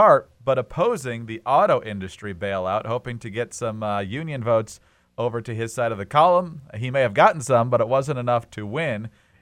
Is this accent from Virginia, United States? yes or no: no; Michigan, United States; And I'm actually from Michigan